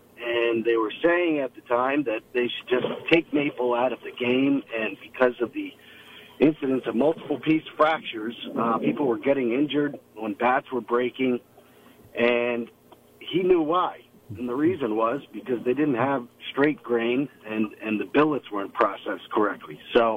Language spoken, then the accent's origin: English; Delhi, New York, United States; Well, I'm from Delhi. Grew up in Delhi, and like a lot of people grow up in Delhi, they want to leave.